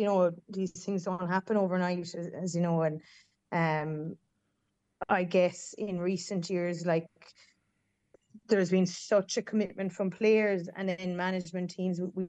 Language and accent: English; Moneygall, Offaly, Ireland; Say I grew up there in Moneycall